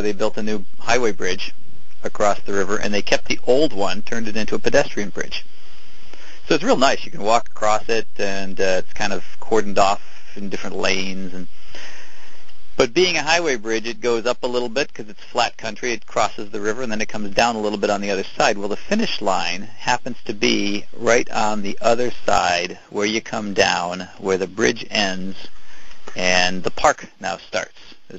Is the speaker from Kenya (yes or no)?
no; Endicott, New York, United States; not too far from where I grew up in Endicott, Binghamton area